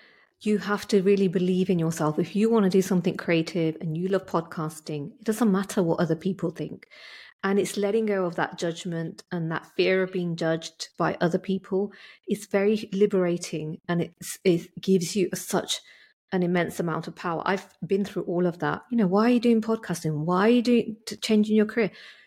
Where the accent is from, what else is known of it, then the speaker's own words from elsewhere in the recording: England, United Kingdom; born there; I mean, obviously I live in England and I'm British. I was born here, but I have an Indian heritage.